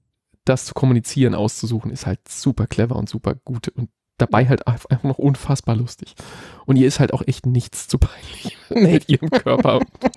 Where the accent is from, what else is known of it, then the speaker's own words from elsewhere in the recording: Hamburg, Germany; um meine Heimatstadt Hamburg im hellsten Glanze erstrahlen zu lassen